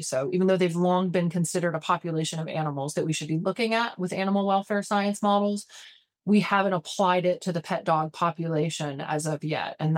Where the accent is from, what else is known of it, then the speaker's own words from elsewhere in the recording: Atlanta, Georgia, United States; when I was growing up in Atlanta, in a major city